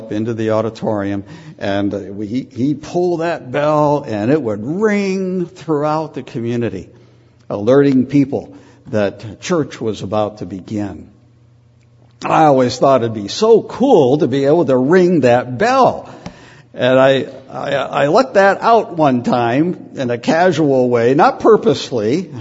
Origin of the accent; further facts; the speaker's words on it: New England, United States; I grew up in New England, just a small, classic New England town. It was a marvelous place to grow up.